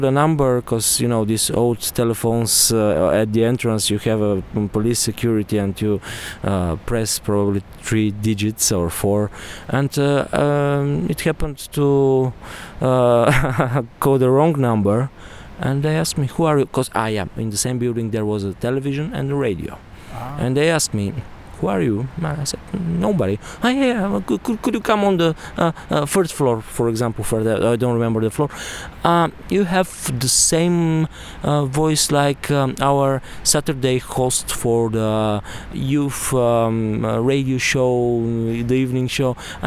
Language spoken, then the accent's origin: English; Montana, Montana Province, Bulgaria; when I was 15, in my hometown called Montana. It's very funny because actually it had a kind of socialist name and they wanted to change it